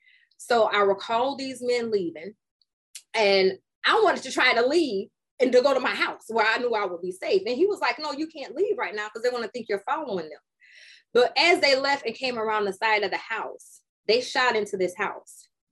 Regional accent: Ohio, United States; but I was kind of raised in because I'm originally from Ohio.

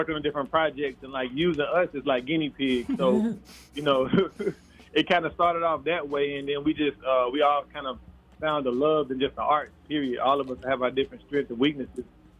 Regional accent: Huntsville, Alabama, United States; But as you know, we are from Huntsville, Alabama.

